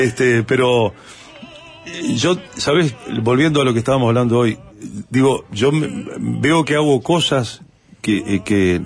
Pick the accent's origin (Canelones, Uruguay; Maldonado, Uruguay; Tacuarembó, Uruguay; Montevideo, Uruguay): Montevideo, Uruguay; born there; yo nací en el Rincón del Cerro, allá cerca, en la Chacra, ¿no?